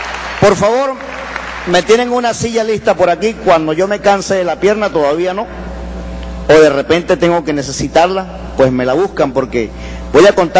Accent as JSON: {"language": "Spanish", "country": "Venezuela", "said": "Bueno, vengo desde Venezuela, un país donde con un dólar usted llena, yo lleno mi camioneta y me sobra dinero."}